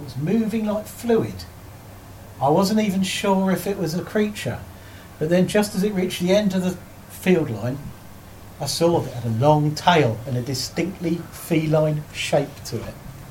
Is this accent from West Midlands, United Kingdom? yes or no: no; South East England, United Kingdom; I was born and brought up in Surrey, and of course, in the 60s, there was a Surrey puma, high-profile account.